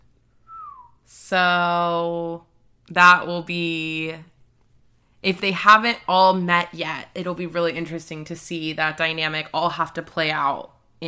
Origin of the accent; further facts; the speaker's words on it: Portland, United States; We're from Portland.